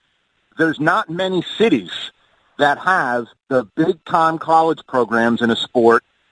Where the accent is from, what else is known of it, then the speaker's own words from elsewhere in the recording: Pittsburgh, Pennsylvania, United States; I'm originally from Pittsburgh, too